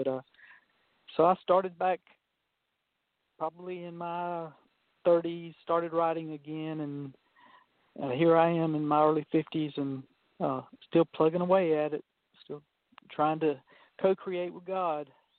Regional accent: Georgia, United States; Okay. Well, I'm from Georgia, and that's where I'm living now. Grew up in Jeff Davis County, Georgia, which is named after the president of the Confederacy. So I tell people you can't get much more southern than that.

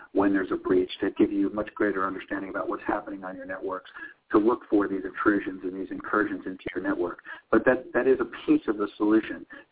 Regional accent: New York, United States; I grew up in the Northeast, up in New York. I've got friends and family who are still suffering from this hurricane, Sandy.

